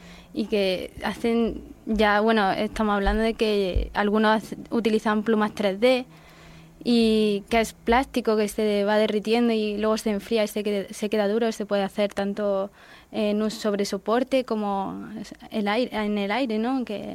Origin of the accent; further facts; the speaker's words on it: Linares, Andalusia, Spain; Jaén. Soy de Linares, Jaén.